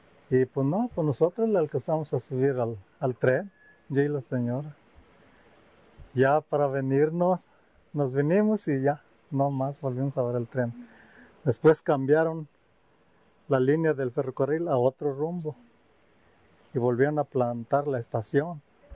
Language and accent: Spanish; Purísima del Rincón, Guanajuato, Mexico; Purísima de Rincón, Guanajuato.